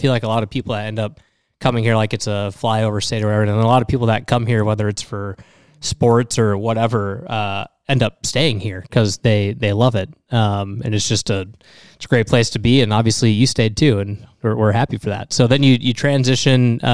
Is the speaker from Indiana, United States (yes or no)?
no; Little Rock, Arkansas, United States; also born or lived in Cabot; Yeah, I was actually born in Cabot, and then we lived in Little Rock.